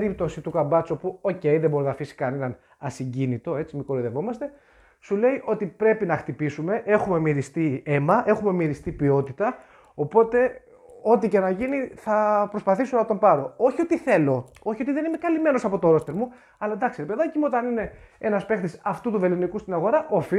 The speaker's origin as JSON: {"language": "Greek", "town": "Kardamyla", "region": "North Aegean", "country": "Greece", "tie": "born or raised there", "said": "όπως το λέμε και στο χωριό μου στα Καρδάμιλα"}